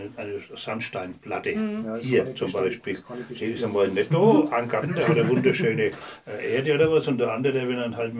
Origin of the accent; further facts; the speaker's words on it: Höfen, Bavaria, Germany; Ich bin in Höfen aufgewachsen da drum. Und dann bin ich nach Oberasbach gezogen.